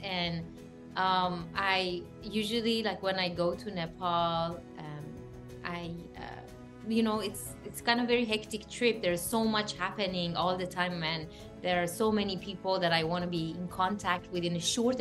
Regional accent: Iran; we grew up in Iran and we have that experience

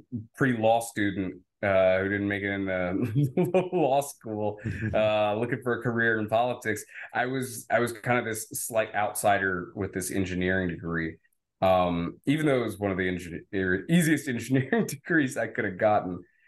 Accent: Louisiana, United States; start working with Governor Bobby Jindal and his campaign in Louisiana, where I'm from. I am, I'm born and raised in Cajun country. I don't have an accent.

